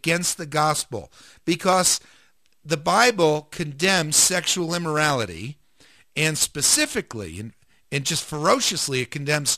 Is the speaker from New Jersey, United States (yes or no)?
yes; New Jersey, United States; I just got a call today from back east, and I grew up in New Jersey